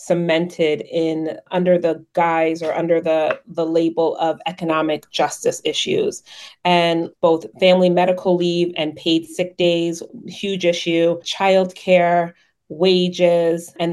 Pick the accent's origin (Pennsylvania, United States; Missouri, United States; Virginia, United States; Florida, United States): Florida, United States; moved away as an adult; now in Michigan, United States; I met my husband on a minimum wage campaign in Florida, my home state, and he convinced me to move to this place that is not always very warm.